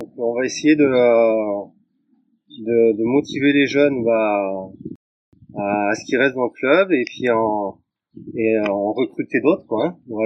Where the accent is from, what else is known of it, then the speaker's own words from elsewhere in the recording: Saint-Chaffrey, Provence-Alpes-Côte d'Azur, France; now in Saint-Martin-de-Queyrières, France; je suis de Saint-Chaffray. J'habite maintenant donc sur la commune de Saint-Martin-de-Querrère à Presles